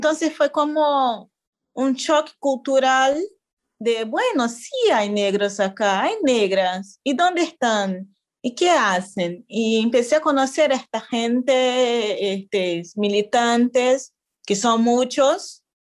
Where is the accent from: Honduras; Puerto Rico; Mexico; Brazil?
Brazil; Spanish is a second language; now in Argentina; Quilombo es, para mí que soy brasileña, por ejemplo, fue como, ¿por qué usan quilombo acá para decir estas cosas?